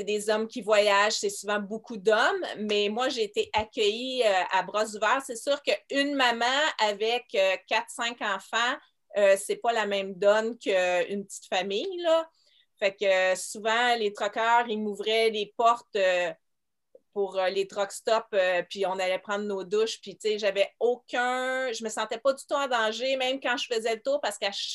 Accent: Montreal, Quebec, Canada; C'est sûr que je viens de Montréal, fait que je veux pas, l'anglais est quand même omniprésent

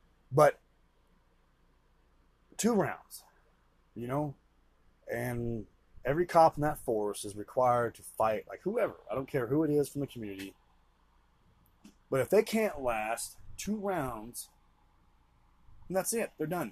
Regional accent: United States; And, you know, me as an American, and that's why I want to, like, you know, that's why I just wanted to start these podcasts

